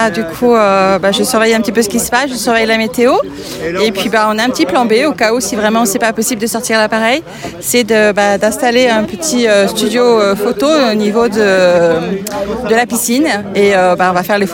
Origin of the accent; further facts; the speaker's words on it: Normandy, France; Si, tout à fait. Je suis normande, c'est pour ça.